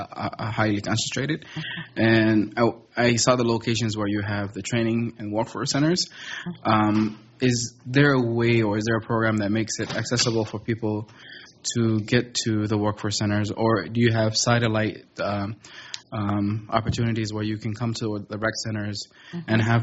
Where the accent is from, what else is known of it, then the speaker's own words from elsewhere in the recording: Mankato, Minnesota, United States; as I was growing up, I grew up in Mankato, and the companies would actually come to our schools